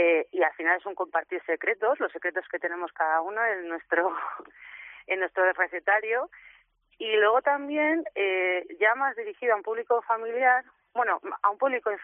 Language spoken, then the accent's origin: Spanish; Community of Madrid, Spain; also born or lived in Extremadura; now in Pamplona, Spain; yo no soy de aquí, soy nacida en Extremadura y vivida prácticamente toda la vida en Madrid, y me vine aquí a Pamplona por cómo es la ciudad.